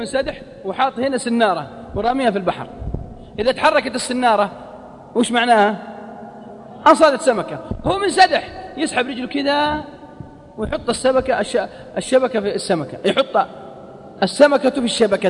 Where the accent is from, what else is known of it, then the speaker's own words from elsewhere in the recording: Al-Qassim, Saudi Arabia; accent: Qassimi; على لهجتنا القصيم ما ادري عاد ايش يقولون عندكم